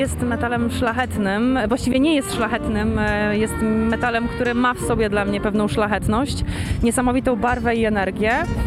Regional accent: Zamość, Lublin Voivodeship, Poland; Z Zamościa.

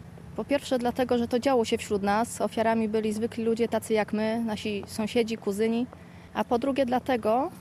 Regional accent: Rzeszów, Subcarpathian Voivodeship, Poland; Jestem Rzeszowianką w pierwszym pokoleniu, moi żydowcy przodkowie nie pochodzą z Rzeszowa. Nie obnoszę się, ale też nie ukrywam mojego pochodzenia. Jestem, zdaje się, jedynym Żydem w Rzeszowie.

